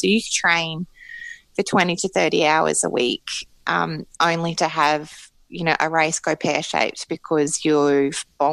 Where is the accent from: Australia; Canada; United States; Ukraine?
Australia; being an Australian, and particularly an Australian who grew up in the country